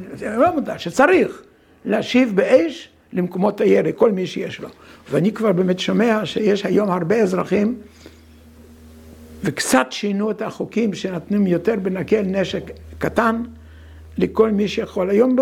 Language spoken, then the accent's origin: Hebrew; Russia; אני בילדותי הייתי ברוסיה הסובייטית